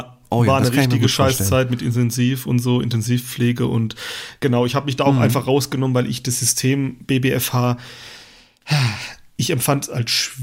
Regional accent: Rhineland-Palatinate, Germany; ich bin halt Pfälzer und ich bin so ab vom Schuss

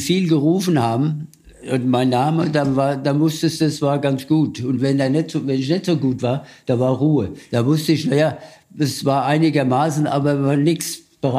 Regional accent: Röllfeld, Bavaria, Germany; also born or lived in Klingenberg; In Röllfeld bin ich aufgewachsen, genau.

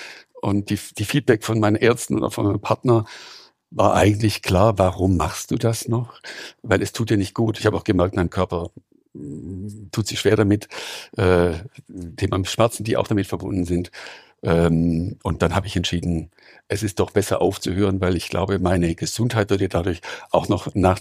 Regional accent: Weingarten, Baden-Württemberg, Germany; wir haben in dieser Zeit auch gemeinsam in meiner Heimatstadt Weingarten viel entwickelt

